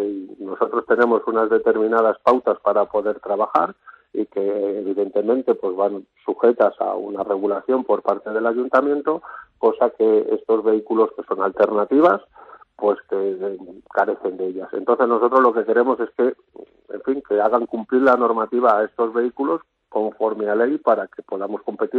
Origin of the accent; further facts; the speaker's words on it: Madrid, Community of Madrid, Spain; somos ciudadanos de Madrid y comprometidos con la ciudad.